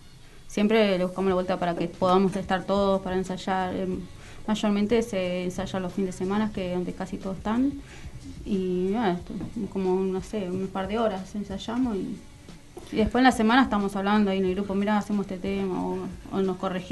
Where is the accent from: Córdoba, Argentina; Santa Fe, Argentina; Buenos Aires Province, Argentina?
Buenos Aires Province, Argentina; Bernal; Yo soy del Triángulo de Bernal.